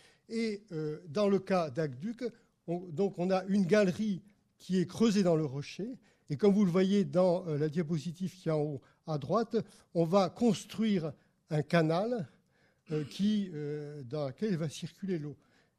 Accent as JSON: {"language": "French", "town": "Aix-en-Provence", "region": "Provence-Alpes-Côte d'Azur", "country": "France", "said": "Alors, moi, je suis d'Aix-en-Provence et à Aix, nous avons un tunnel d'aqueduc qui est remarquable"}